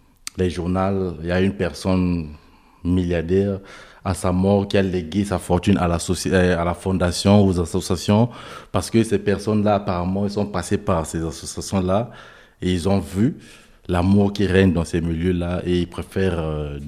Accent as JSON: {"language": "French", "country": "Ukraine", "moved": "yes", "lives_now": "France", "said": "Je reviens de l'Ukraine. J'ai fui la guerre, je suis en France depuis le 2 mars."}